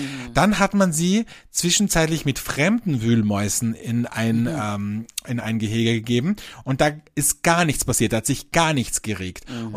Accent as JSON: {"language": "German", "country": "Austria", "said": "Bei uns in Österreich ist Grauburgunder oder Pinot Gris, wie auch genannt wird, sehr beliebt."}